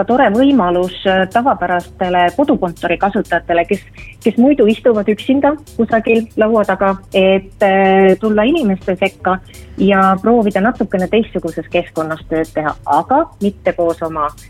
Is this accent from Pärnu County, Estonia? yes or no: yes; Pärnu, Pärnu County, Estonia; mina ise olen vana pärnakas ja veedan väga palju suvel aega Pärnus ja teen siit ka tööd